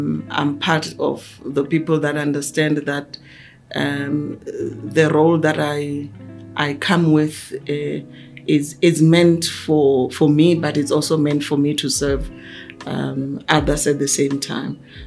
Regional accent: Limpopo, South Africa; So firstly, I'm a rural girl. I grew up in Limpopo.

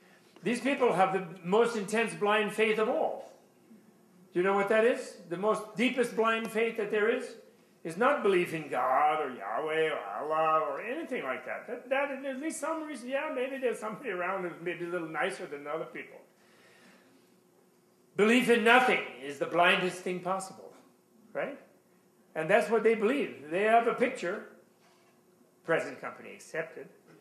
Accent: New York City, New York, United States; I'm a New Yorker, Hiroshi. I was born here.

